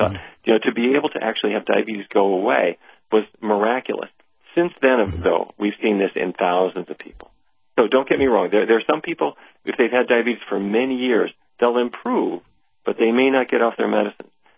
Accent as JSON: {"language": "English", "region": "North Dakota", "country": "United States", "tie": "born or raised there", "said": "I grew up in North Dakota. My father was the diabetes expert for the town"}